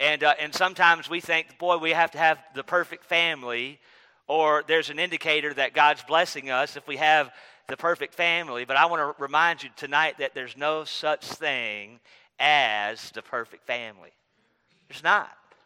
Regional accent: North Carolina, United States; born there; I'm a Carolina Panther fan. I was born in North Carolina

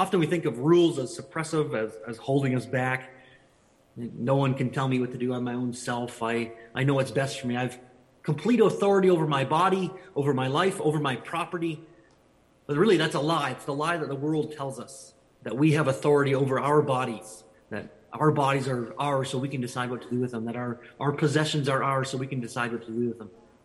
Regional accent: Canada; I'm Canadian, I guess, here, and I'm in Canada.

